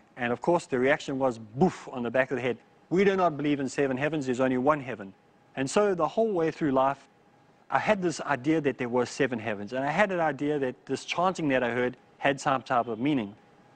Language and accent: English; South Africa